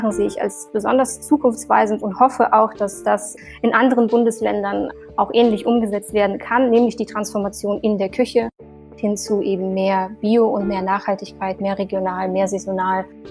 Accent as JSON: {"language": "German", "region": "Siberia", "country": "Russia", "tie": "born or raised there", "said": "ich bin in Sibirien aufgewachsen, das heißt auch mit Hausschlachtung"}